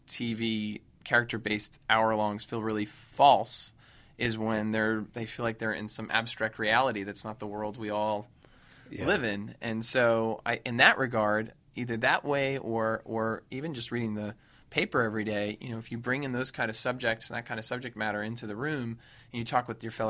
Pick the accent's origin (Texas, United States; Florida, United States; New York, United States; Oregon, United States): New York, United States; Rye; also born or lived in Suffern, New York; I was born in New York. In Suffern, New York, but I grew up in Westchester County mostly, in Rye, New York, right outside.